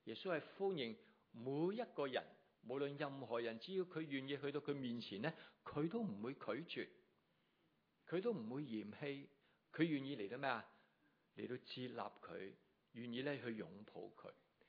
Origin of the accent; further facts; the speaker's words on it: Hong Kong; 对我们香港人来说，停一停好像很奢侈一样